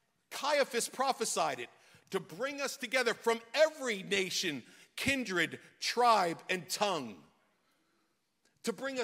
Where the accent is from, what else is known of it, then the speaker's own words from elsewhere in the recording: New York, United States; Listen, I grew up in New York. I got up, and the bus came at 10 after 7, and my street was plowed by 6 a.m. And I lived on a cul-de-sac.